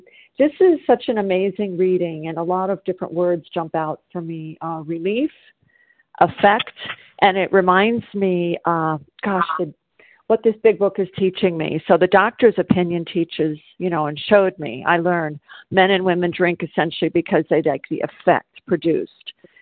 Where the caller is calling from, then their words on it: South Carolina, United States; I'm calling from South Carolina